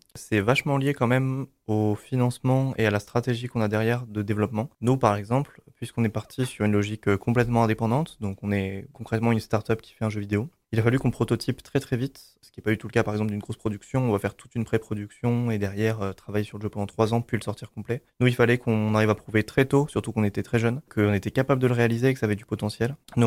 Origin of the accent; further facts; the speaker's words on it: Clermont-Ferrand, Auvergne-Rhône-Alpes, France; On l'a fait parce qu'on est des Clermontois